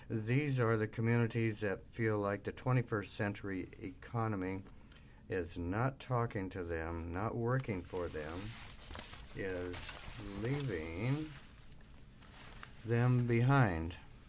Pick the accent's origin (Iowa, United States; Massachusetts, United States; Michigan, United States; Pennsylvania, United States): Iowa, United States; also born or lived in Indiana; where I grew up here in Iowa and Indiana, states with blue-collar workers, manufacturers, truck drivers